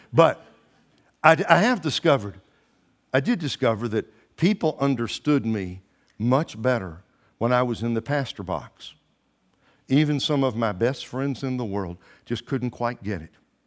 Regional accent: Alabama, United States; also born or lived in Memphis / Tennessee; now in Dallas, United States; I was born in Memphis and grew up in Alabama, went to college in Tennessee, Chattanooga, Tennessee.

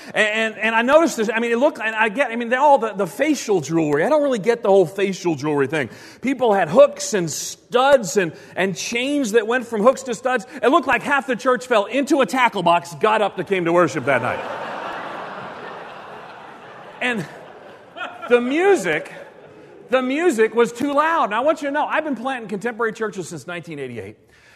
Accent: New York City, New York, United States; Now, I'll tell you, I was born and reared in New York City. We don't yee, we don't haw.

